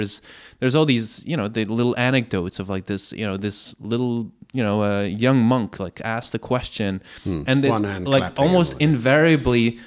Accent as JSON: {"language": "English", "region": "Prague", "country": "Czechia", "tie": "born or raised there", "said": "Walking around in my hometown, walking around in Prague, what is so clear to me is that there's all these beautiful buildings"}